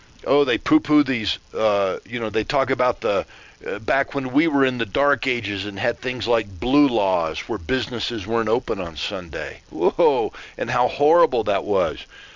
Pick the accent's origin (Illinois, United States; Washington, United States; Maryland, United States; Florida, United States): Florida, United States; I'm 57, and I remember growing up in Central Florida.